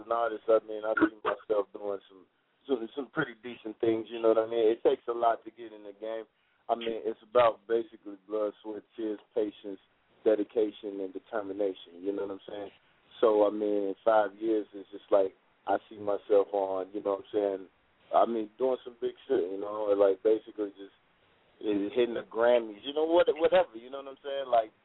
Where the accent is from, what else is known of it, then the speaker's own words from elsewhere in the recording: Minnesota, United States; Minnesota, North Side, you know what I'm saying, representing.